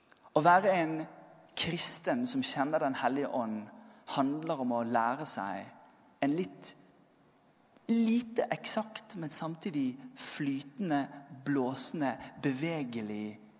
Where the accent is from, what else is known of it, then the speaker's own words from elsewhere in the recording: Western Norway, Norway; Og som vestlending så kan jeg vitne for deg om at han blåser egentlig overalt.